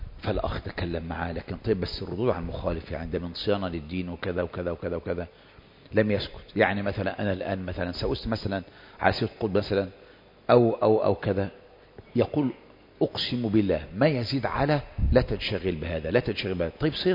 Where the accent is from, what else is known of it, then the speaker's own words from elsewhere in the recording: Kafr El Sheikh, Kafr El Sheikh Governorate, Egypt; أنا من مصر من كفر الشيخ، من عند الشيخ هشام البيلي.